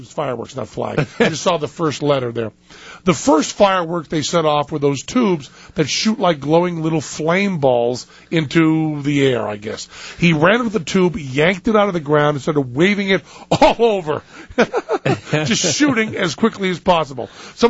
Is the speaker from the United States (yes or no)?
no; Canada; Since I'm Canadian, I don't have any American patriotic monkey stories of my own.